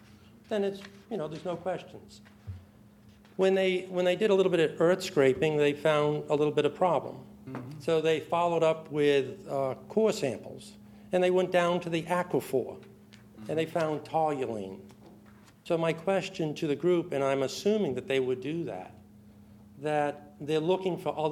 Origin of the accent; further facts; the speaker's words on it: New England, United States; Well, I'm from New England.